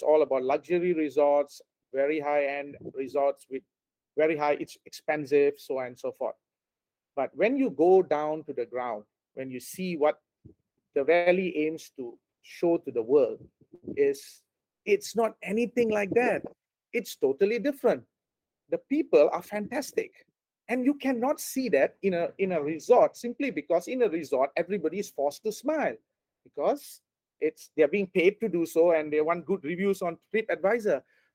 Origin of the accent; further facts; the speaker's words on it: Malaysia; Because I'm a Malaysian